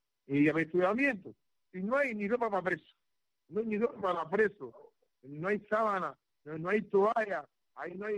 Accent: Cuba; he dado paso frente como un cubano

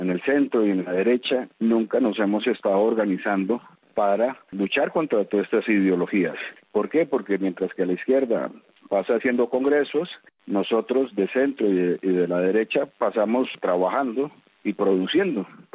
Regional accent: Costa Rica; en Costa Rica, país de donde yo soy diputado.

